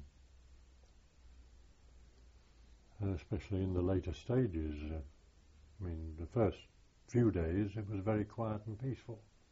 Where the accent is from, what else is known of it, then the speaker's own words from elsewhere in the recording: United Kingdom; generally we got on very well with the locals. Being British, of course.